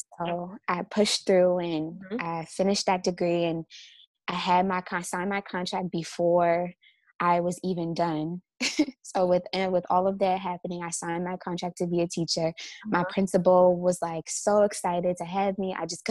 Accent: Nigeria

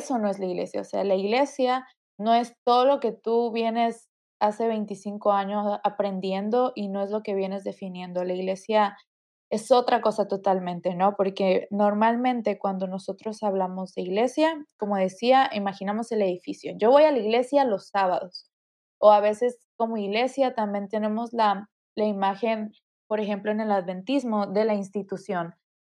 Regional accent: Chiapas, Mexico; now in United States; soy originaria de México, del estado de Chiapas, al sur de México, ya la última parte. Tengo 25 años de edad.

